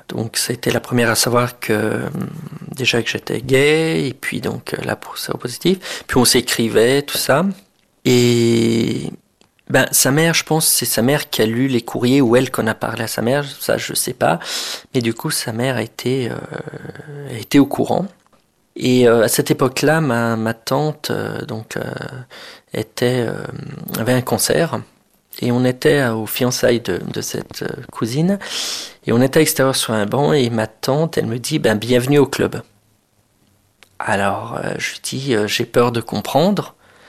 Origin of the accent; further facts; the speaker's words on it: Bourgogne-Franche-Comté, France; puisque j'étudiais à Grenoble et je suis originaire de la Bourgogne